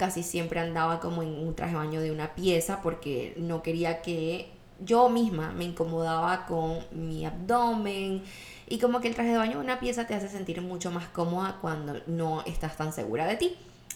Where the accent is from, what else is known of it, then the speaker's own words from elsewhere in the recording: Caracas, Capital District, Venezuela; Nosotros somos de Caracas, entonces la playa nos quedaba como 40 minutos.